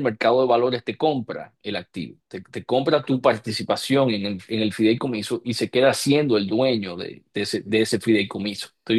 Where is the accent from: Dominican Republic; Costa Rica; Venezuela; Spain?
Dominican Republic; moved away as an adult; luego me fui fuera de República Dominicana cuando hice mi maestría. Y allá estudié con la persona que yo pienso que a nivel académico es superior a todo lo demás.